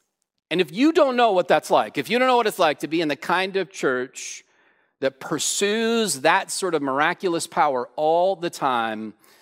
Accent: San Bernardino, California, United States; I grew up in San Bernardino, California. If you don't know where that is, be grateful. But I grew up in San Bernardino, California, not the wealthiest of towns.

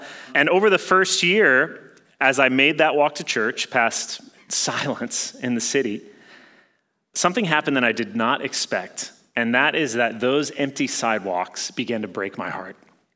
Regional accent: the South, United States; All right, I grew up in the South in the Bible Belt in a place where there was like mega churches on every corner.

